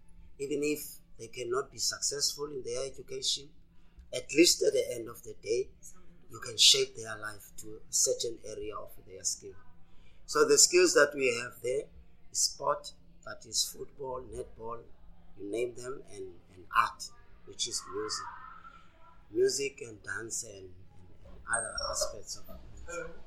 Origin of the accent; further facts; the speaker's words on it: Gugulethu, Western Cape, South Africa; I'm from Kuguletu.